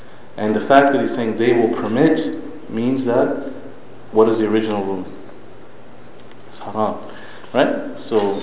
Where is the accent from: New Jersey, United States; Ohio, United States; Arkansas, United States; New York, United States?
New York, United States; also born or lived in Australia; I grew up here in the United States, in New York. and I was born in Australia, and I studied here with some imams in New York State